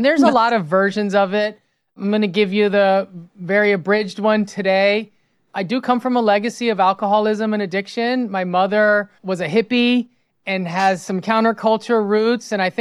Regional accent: Los Angeles, California, United States; I'm from West LA and I did excel academically and I ended up doing my undergrad at USC.

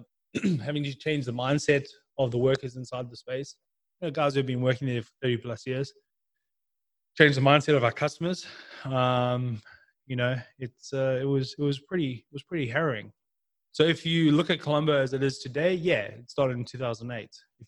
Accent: Durban, KwaZulu-Natal, South Africa; growing up in Durban

